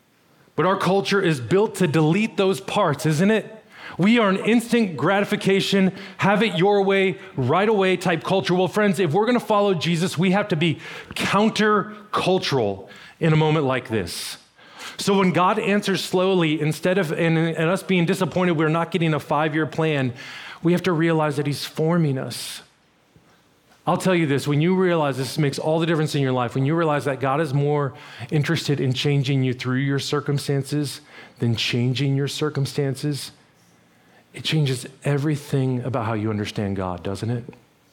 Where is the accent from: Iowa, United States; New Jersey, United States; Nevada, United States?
Nevada, United States; Las Vegas; I grew up in the desert. I grew up in Las Vegas.